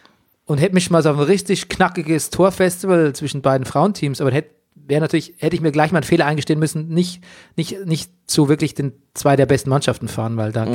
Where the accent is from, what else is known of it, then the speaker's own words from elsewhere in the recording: Bavaria, Germany; Das ist mein gutes Recht, als Bayer Bonbon zu sagen.